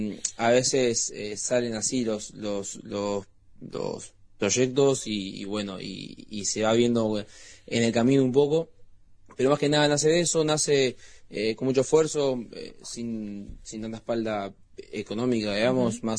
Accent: Montevideo, Uruguay; Yo no, yo soy de Montevideo. Pero bueno, iba bastante seguido hace años, claro. Ahí fue que lo conocí a él. Pero yo soy de acá, estoy de Montevideo, digo acá porque ahora estoy acá.

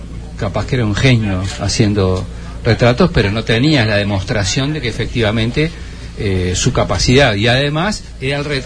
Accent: Las Piedras, Canelones, Uruguay; yo, como soy de Las Piedras

